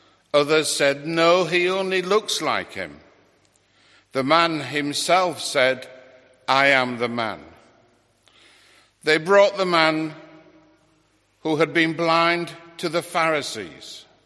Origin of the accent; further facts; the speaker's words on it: Hull, Yorkshire and the Humber, United Kingdom; born there; Although I was born in Hull, I always refer to Hull as Ireland. So it was really my mother's home.